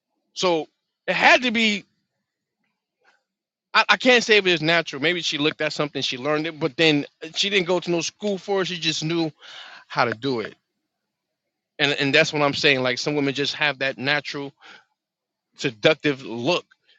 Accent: New Jersey, United States; And she was like, where you from? I said, I'm from New Jersey.

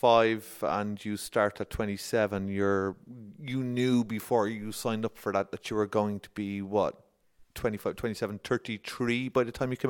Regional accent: Ireland; Okay, so I've been told this all of my life as a male growing up in Ireland, that I should never ask a woman her age, a lady.

